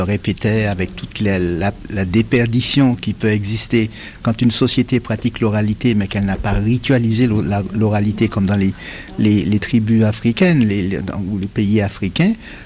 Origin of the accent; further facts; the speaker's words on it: Fort-de-France, Martinique; born there; Je suis né à Fort-de-France, donc je n'ai pas vécu la réalité des plantations.